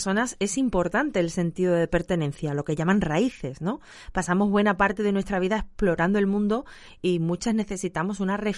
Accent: Andalusia, Spain; Yo como andaluza cumplo poquitos tópicos.

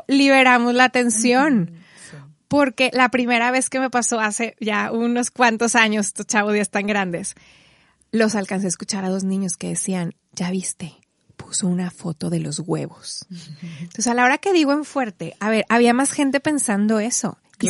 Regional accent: Monterrey, Nuevo León, Mexico; vine a Monterrey padrísimo porque ahora no vivo aquí, aunque soy regia

